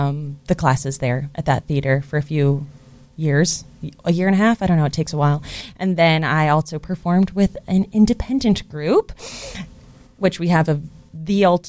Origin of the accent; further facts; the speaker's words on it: California, United States; I grew up in California and moved to Chicago for college.